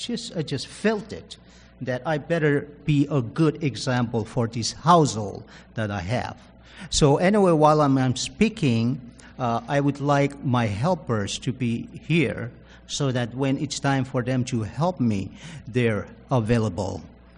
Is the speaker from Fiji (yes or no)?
yes; Rotuma, Fiji; Graves of our people of whole. Graves from folks that came from Rotuma. We are Rotumans from Fiji. They were buried there.